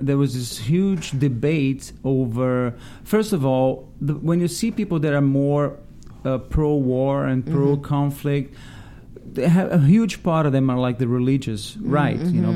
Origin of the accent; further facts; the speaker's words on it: Brazil; I'm a Jew from Brazil.